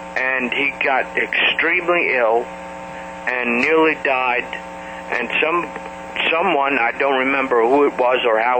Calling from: Oklahoma, United States; Hello, Kevin. … from Oklahoma.

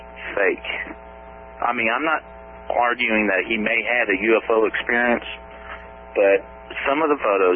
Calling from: Roanoke, Virginia, United States; Hi, Kevin. … in Roanoke, Virginia.

